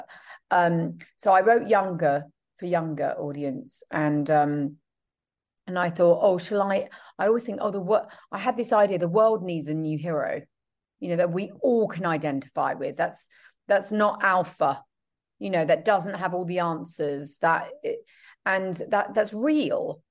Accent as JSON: {"language": "English", "country": "United Kingdom", "said": "Look, I'm British, so it's fine."}